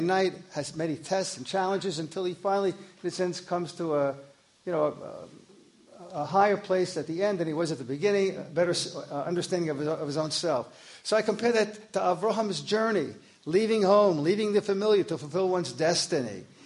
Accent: Mount Vernon, New York, United States; I was living in Mount Vernon, New York at the time. It's my hometown.

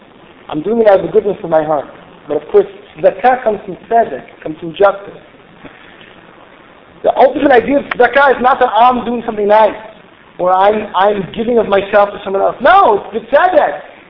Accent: United States; I grew up in America, and that was seen as the great, you know, the greatest thing in the world.

